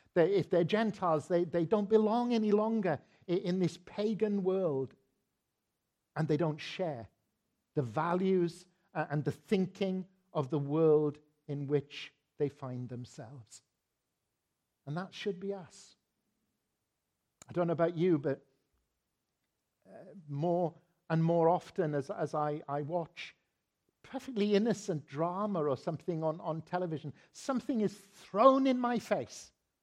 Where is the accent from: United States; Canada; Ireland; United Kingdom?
United Kingdom; Wales; I don't mean that I'm an exile from Wales. I am that, but that's not what I mean.